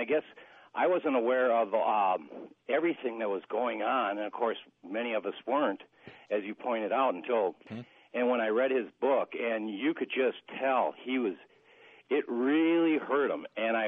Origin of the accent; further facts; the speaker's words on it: Milwaukee, Wisconsin, United States; now in Madison, United States; I grew up in Milwaukee, and I remember, I went to the Braves games from 55 on through the early 60s.